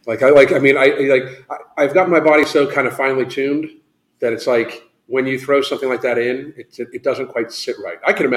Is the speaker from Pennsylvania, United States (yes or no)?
yes; Pennsylvania, United States; Man, I grew up in Western Pennsylvania. Yeah, Southwest Pennsylvania, but Pittsburgh, they'll tailgate any motherfucking thing.